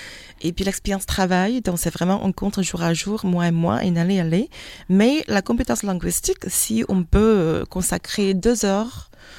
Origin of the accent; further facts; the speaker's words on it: China; French is a second language; moved away as an adult; J'étais enseignante en Chine, à Wuhan. Et dans mes temps libres, je n'avais rien à faire. Je me suis dit, regarde, je vais apprendre la langue parce que pour nous, les Chinois, la langue française, c'est vraiment la langue la plus romantique du monde.